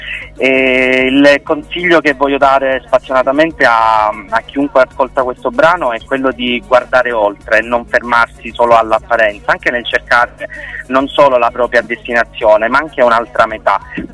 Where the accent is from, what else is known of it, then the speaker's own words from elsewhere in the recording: Sicily, Italy; io al momento mi trovo in Sicilia, perché io sono siciliano, quindi abito qua in Sicilia